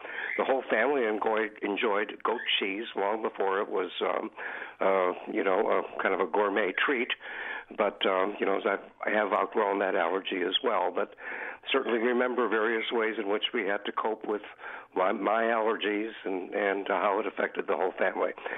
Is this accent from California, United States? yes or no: no; Wisconsin, United States; And growing up in Wisconsin, with the dairy state, that was problematic.